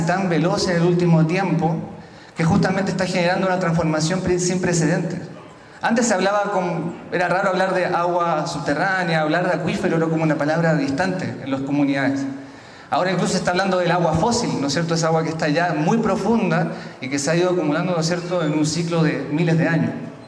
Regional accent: Valparaíso, Chile; Yo vengo de la región de Valparaíso, ya en Chile, cerca de Santiago, y esta es la provincia de Petorca, a 2 horas de Santiago, muy cerquita de la capital, ¿no?

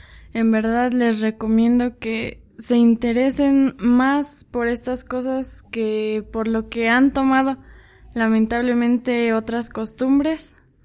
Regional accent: Atlapulco, Mexico; de donde yo vengo, de mi pueblo, la verdad, me agrada mucho porque es música que escuchaban nuestros antepasados y quiero volver a levantarla, a recuperar lo que alguna vez México tuvo y lo que una vez Atlapulco también tuvo

